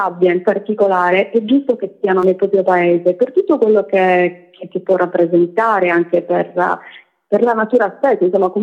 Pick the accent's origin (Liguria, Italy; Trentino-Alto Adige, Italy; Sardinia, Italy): Sardinia, Italy; Sono sarda e mi dispiace tantissimo quando le persone si portano via dalle spiagge della Sardegna i minerali